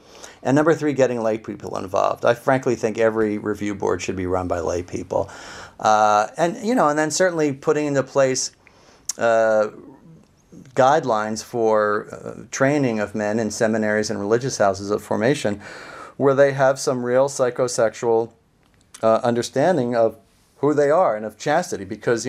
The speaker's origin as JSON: {"language": "English", "region": "Pennsylvania", "country": "United States", "said": "I am. I'm from Pennsylvania, and this is a terrible thing for Pennsylvania"}